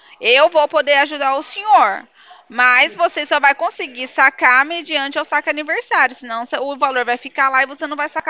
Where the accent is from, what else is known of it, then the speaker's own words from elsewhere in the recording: Araras, São Paulo, Brazil; da cidade de Araras